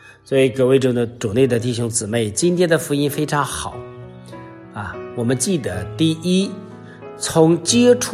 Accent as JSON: {"language": "Chinese", "country": "China", "said": "我们中国人说说一句很难听的话啊，就是狗嘴里吐不出象牙来"}